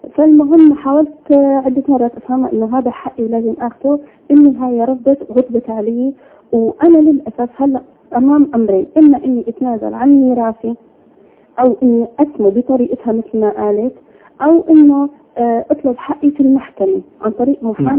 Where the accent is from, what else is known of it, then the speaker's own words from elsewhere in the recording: Syria; فالورق القانوني والدي سوريا وانا سورية،